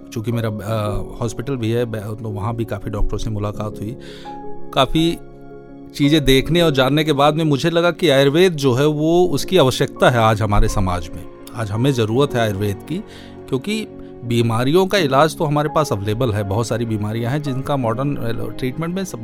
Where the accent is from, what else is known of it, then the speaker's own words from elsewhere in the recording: Gonda, Uttar Pradesh, India; मैं यहीं गोंडा का रहने वाला हूँ। गोंडा के पास ही एक छोटा सा विलेज है चांदपुर, वहीं का रहने वाला हूँ। मेरी शिक्षा दीक्षा भी गोंडा में ही हुई है।